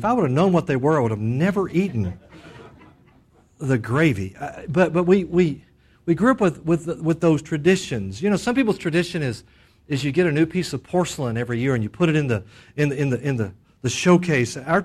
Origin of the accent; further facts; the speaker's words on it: Lubbock, Texas, United States; also born or lived in Moorpark, California; we grew up around Lubbock, but we lived at that point in this little town called Moorpark, California.